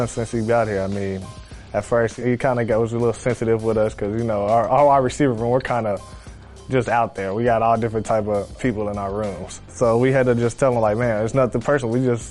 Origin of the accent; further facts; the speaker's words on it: Covington, Kentucky, United States; I grew up in Covington, literally right across the bridge from Cincinnati. And, I mean, that's home.